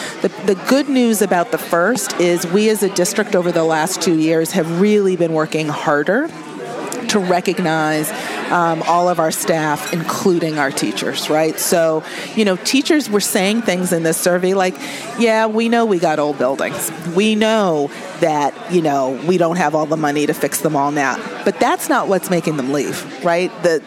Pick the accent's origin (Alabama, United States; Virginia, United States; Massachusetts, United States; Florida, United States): Massachusetts, United States; Boston; now in Baltimore, United States; I come from Boston where nobody, you know, you call there, you call the mayor by the first name.